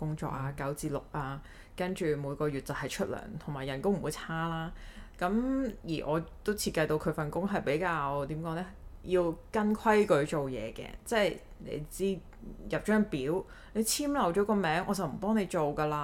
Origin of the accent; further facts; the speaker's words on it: Hong Kong; 哦，我們是朋友因為我們是香港人